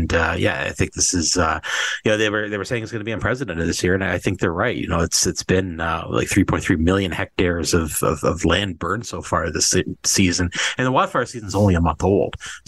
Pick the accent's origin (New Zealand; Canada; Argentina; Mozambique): Canada; Brampton, Ontario; I grew up in Brampton. I grew up, the Toronto area. I've never seen wildfire smoke before.